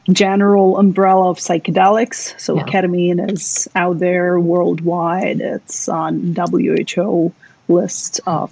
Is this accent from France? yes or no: no; Ukraine; I was born and raised in Ukraine. I graduated from Pharmaceutics University back there, so I lived a good portion of my life in Ukraine.